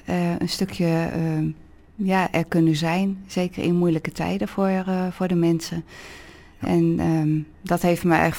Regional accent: Olst, Overijssel, Netherlands; Ja, in Olst, in vlakbij Deventer, een klein dorp. Ja. En daar ben ik opgegroeid, geboren en getogen.

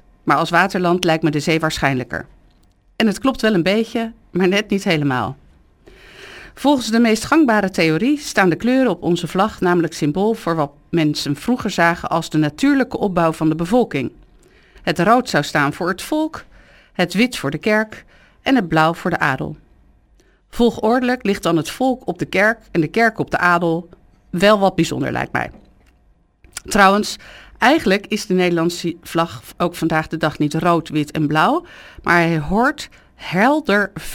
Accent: Netherlands; waar ik heel trots op ben en wij als Nederlanders ook heel trots op mogen zijn.

